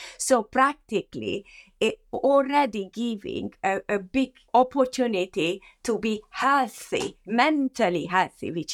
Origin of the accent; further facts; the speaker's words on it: Hungary; Yes, and because I came from Hungary, and there is the musicality.